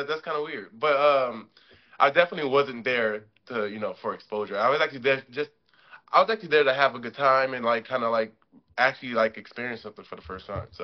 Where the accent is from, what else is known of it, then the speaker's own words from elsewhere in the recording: Dallas, Texas, United States; So that's a stigma that sticks with us. Plus, I'm from Dallas.